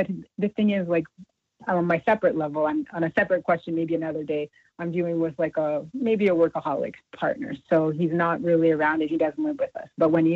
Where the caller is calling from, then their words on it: Canada; I'm calling from Canada.